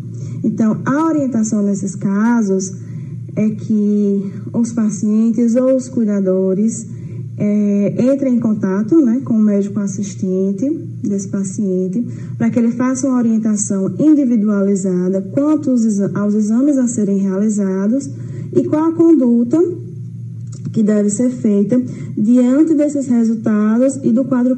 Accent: Juazeiro do Norte, Ceará, Brazil; sou natural do Juazeiro do Norte

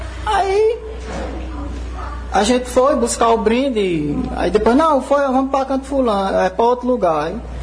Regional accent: Trindade, Pernambuco, Brazil; eu sou do Trindade.

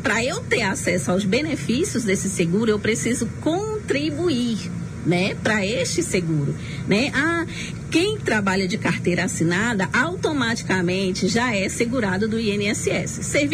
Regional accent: Simões, Piauí, Brazil; born there; now in Araripina, Brazil; eu sou piauiense, natural da cidade de Simões, né? Mas desde muito cedo já ando aqui, né? Para Araripina, fiz o ensino médio aqui, fiz faculdade aqui na Facisa.

